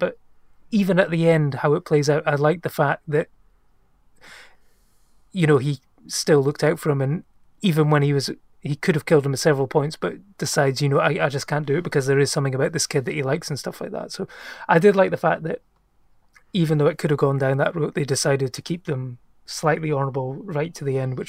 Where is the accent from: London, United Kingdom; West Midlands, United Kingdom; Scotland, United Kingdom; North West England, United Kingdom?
Scotland, United Kingdom; It's something that we can't help as Scottish people. As soon as we start shouting and swearing, the Scots comes out.